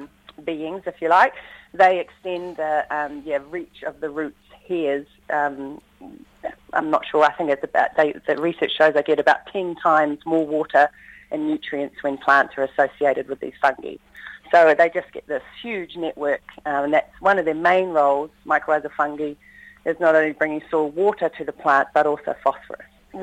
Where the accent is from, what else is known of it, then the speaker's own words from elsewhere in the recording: New Zealand; from a personal level, as a New Zealander, I would want nothing to do with the, you know, supporting that trade.